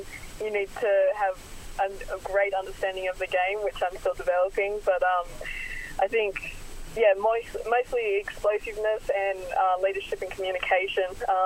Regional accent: Wagga Wagga, New South Wales, Australia; I grew up in Wagga.

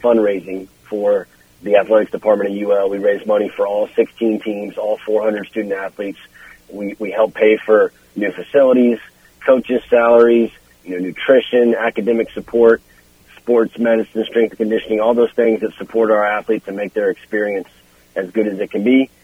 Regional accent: Houston, Texas, United States; Yeah, you know, I'm from Houston, Texas, born and raised, and, fell in love with sports at a young age.

